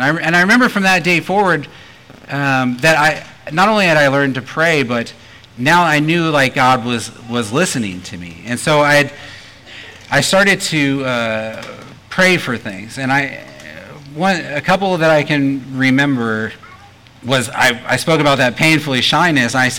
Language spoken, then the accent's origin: English; California, United States; So a little bit about me and who I am. I grew up in California.